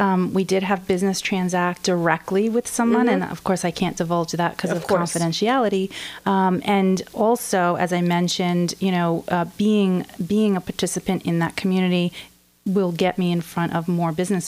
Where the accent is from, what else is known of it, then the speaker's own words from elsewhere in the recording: Brooklyn, New York, United States; I am from Brooklyn.